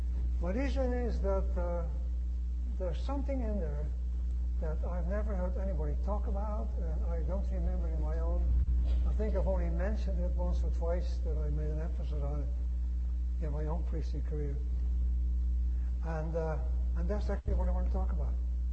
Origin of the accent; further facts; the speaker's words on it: Netherlands; I grew up in the Netherlands